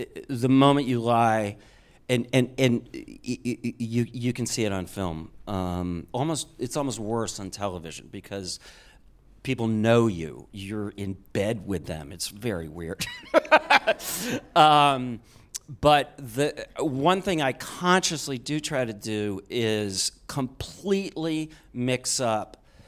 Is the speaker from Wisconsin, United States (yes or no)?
yes; Wisconsin, United States; An interesting thing, I think, is that I grew up in Wisconsin.